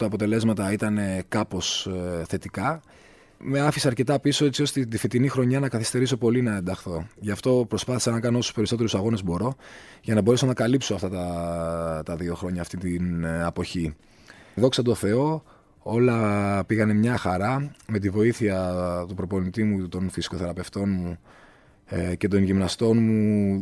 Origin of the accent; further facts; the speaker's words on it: Louros, Epirus, Greece; εγώ προσωπικά προπονούμουν στο χωριό μου, στο Λούρο, έξω από το σπίτι μου σε μια ανηφόρα.